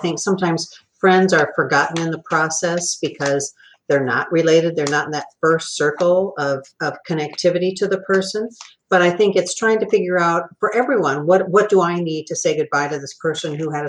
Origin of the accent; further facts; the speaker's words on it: Iowa City, Iowa, United States; I grew up in Iowa City, so a lot of times these are people that I've grown up with or known.